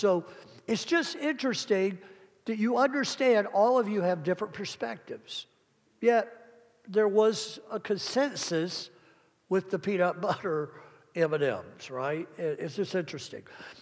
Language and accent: English; Mississippi, United States; also born or lived in Alabama / Florida; now in Kalamazoo, United States; I was born in Alabama, raised in Mississippi, schooled in Florida, and then in 1988, God brought me to Kalamazoo, Michigan.